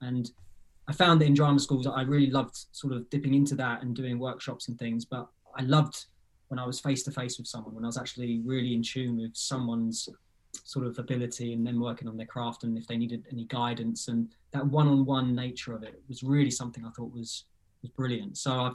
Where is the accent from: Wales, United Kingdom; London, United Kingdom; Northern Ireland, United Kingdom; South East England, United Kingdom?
London, United Kingdom; I grew up in Southeast London